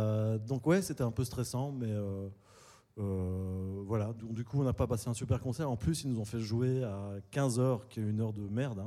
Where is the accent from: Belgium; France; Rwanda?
Belgium; parce qu'en tant que Belge, c'est un gros festival qui a toujours l'étiquette alternative